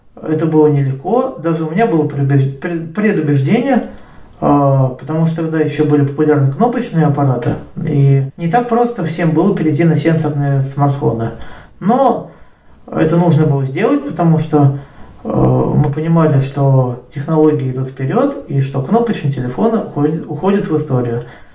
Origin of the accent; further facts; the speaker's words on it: Nizhny Novgorod Oblast, Russia; из Нижегородской области. Мне 40 лет.